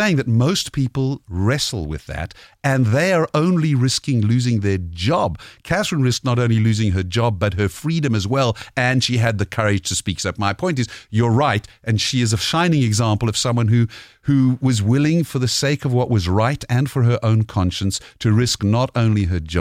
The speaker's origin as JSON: {"language": "English", "country": "United Kingdom", "said": "I am British, but I also have spent tremendous amount of time living in other cultures."}